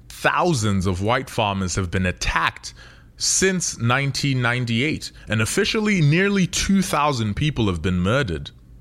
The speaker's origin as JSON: {"language": "English", "country": "Zimbabwe", "said": "I'm originally from Zimbabwe"}